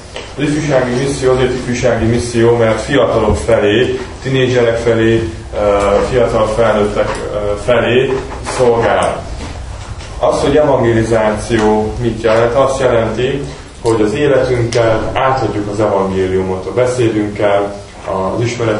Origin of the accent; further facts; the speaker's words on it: Debrecen, Hajdú-Bihar, Hungary; Én debreceni származású vagyok